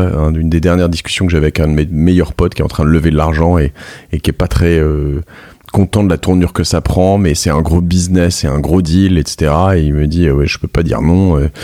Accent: Paris, Île-de-France, France; Je suis parisien, j'habite à Paris, je vis dans le 17e et je travaille dans le 17e.

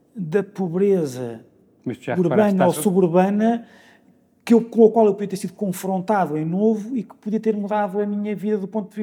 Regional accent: Viseu, Portugal; eu nasci e cresci em Viseu. Ainda vivo lá, no centro, uhum, ainda lá, apesar de durante uma grande parte da semana estar no Porto e também e vir cá pelo menos um dia a Lisboa.

